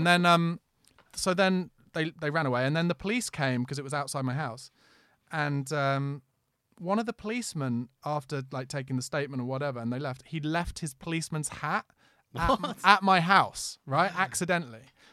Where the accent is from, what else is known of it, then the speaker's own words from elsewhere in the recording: London, United Kingdom; I'm from East London.